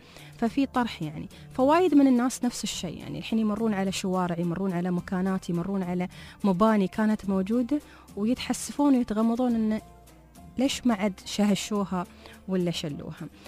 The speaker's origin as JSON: {"language": "Arabic", "region": "Dubai", "country": "United Arab Emirates", "said": "عندنا في دبي"}